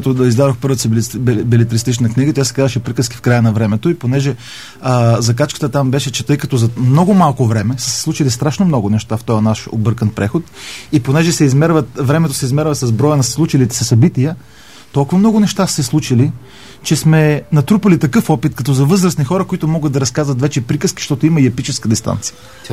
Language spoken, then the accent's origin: Bulgarian; Bratsigovo, Pazardzhik Province, Bulgaria; Аз съм от Брацигово. Това е, да, това е близо до Пазарджик. 20 км от Пазарджик. Да, в подножието на Родопите.